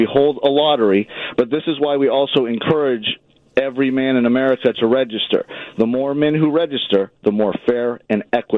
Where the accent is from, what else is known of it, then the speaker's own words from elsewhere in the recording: Washington, United States; moved away; I am from Washington State originally, and I came over here when the president swore into office on January 20th.